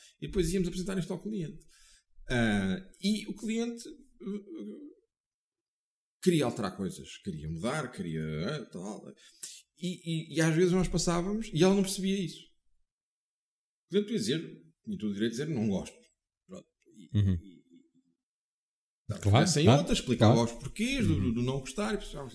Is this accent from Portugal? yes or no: yes; Portugal; como português que sou, pouco habituado a estas coisas.